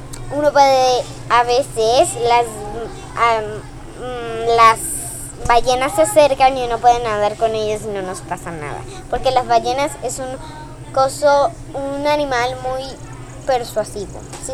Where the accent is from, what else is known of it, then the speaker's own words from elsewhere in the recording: Mexico; Yo soy mexicana, por si no está bien. Entonces, vamos a empezar. Por mi acento, tal vez ya sepan.